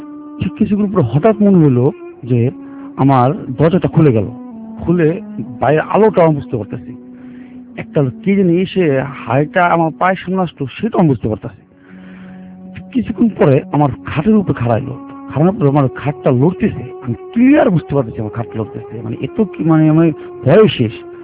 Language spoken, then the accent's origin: Bangla; Mirpur, Dhaka Division, Bangladesh; আমি মিরপুর সরাফা থেকে এসেছি।